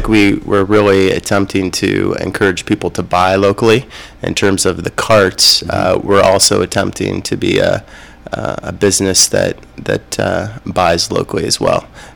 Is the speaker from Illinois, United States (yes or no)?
no; Dayton, Ohio, United States; No, I'm from Dayton originally.